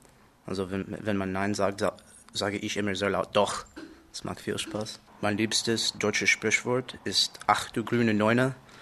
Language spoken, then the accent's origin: German; Springfield, Illinois, United States; German is a second language; Ich komme aus Springfield, Illinois in den USA. Mein Geburtsjahr ist 1997. Ich lerne Deutsch